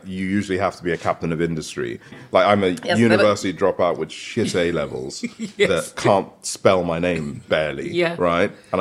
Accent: Nigeria; So in Nigeria, that was our milk. Yeah. And then we come, we're from the Shekere tribe. So we are one of the more prominent families from the oil and gas region of Nigeria.

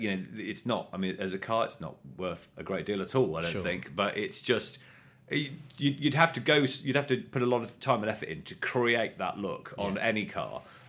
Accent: Coventry, West Midlands, United Kingdom; going back to growing up in Coventry, you know, when they were developing the car, and they were using the A45 as their test track.

